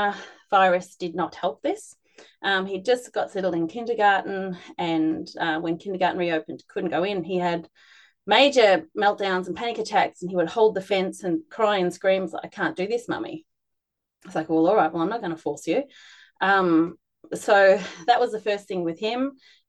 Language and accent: English; Australia; now in Germany; I'm Australian, but I live in Germany